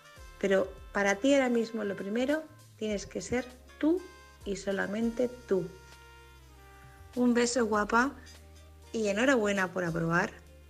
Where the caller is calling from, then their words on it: Madrid, Community of Madrid, Spain; corresponsal de Madrid.